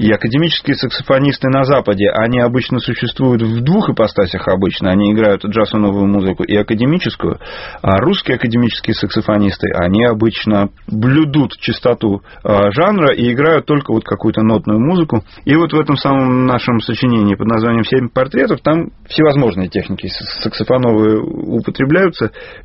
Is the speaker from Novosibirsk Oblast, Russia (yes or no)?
no; Saint Petersburg, Russia; Я же из Питера, поэтому для меня Достоевский – это практически народный персонаж. У нас всерьез показывают, где Раскольников старушку убил. В общем, я жил большую часть жизни в таком культурном пространстве, где все это практически овеществляется у тебя на глазах.